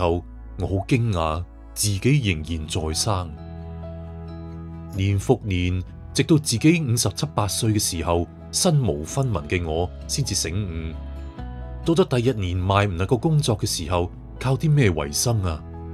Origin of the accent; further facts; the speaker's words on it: Macau; born there; 我生于澳门，13岁就跟师傅学装修做家私。几年之后学满师，但系就揾唔到嘢做。